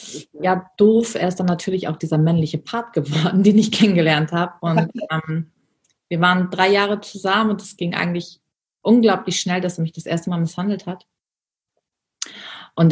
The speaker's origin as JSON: {"language": "German", "country": "Germany", "tie": "born or raised there", "said": "Und ich komme tatsächlich echt aus dem letzten Loch irgendwie. Also meine Mutter wollte mich nicht. Ich bin in der Armutsgrenze von Deutschland geboren und aufgewachsen."}